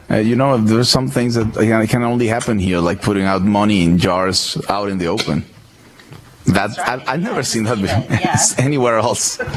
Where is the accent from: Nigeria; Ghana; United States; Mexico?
Mexico; I come from Mexico.